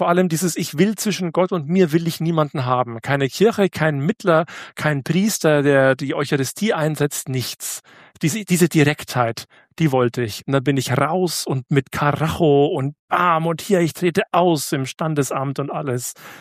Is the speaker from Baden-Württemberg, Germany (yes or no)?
no; Bavaria, Germany; Also ich bin gut katholisch aufgewachsen in der Oberpfalz